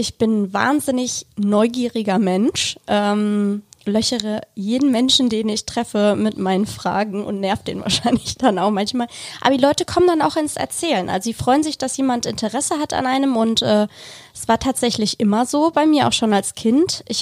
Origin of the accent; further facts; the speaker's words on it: Moers, North Rhine-Westphalia, Germany; Ich bin in Moers aufgewachsen am Niederrhein.